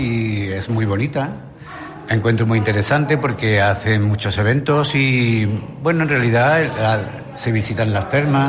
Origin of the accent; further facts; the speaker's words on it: Nueva Carteya, Andalusia, Spain; Igual que vengo a mi pueblo, que está al lado, que es Nueva Cartella. Pero últimamente me paso más aquí que en Monturque, que en Nueva Cartella.